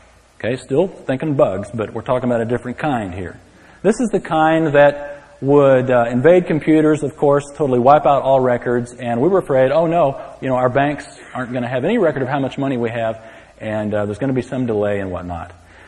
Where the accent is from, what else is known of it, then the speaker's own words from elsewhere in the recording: San Antonio, Texas, United States; now in Denton, United States; I grew up in San Antonio, and that never happened. But here in Denton, we've got crickets.